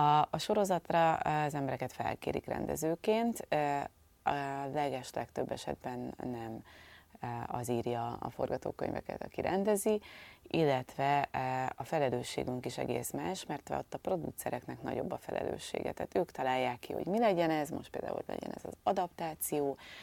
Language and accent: Hungarian; Szentendre, Pest, Hungary; igazából Szentendrén játszódik egyébként a történet, és én ott nőttem fel, mert nekem a nagymamám szerb volt, és ott volt egy nyaralunk